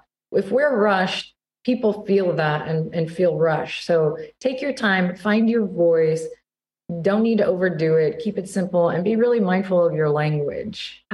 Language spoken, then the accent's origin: English; Austin, Texas, United States; I'm in Washington State. So out of the Texas heat, you know, I'm from Austin and I am in Washington State and it's beautiful, drizzly morning here.